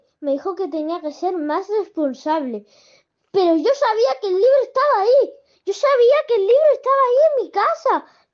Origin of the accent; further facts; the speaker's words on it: Martos, Andalusia, Spain; tengo 8 años y soy de Marto, un pueblo cerca de Jaén.